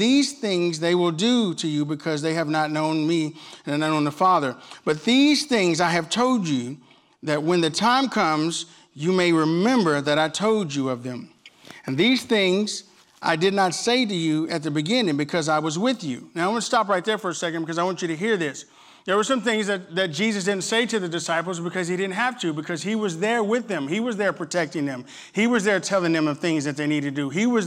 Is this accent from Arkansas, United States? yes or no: yes; Camden, Arkansas, United States; I remember growing up in Camden, Arkansas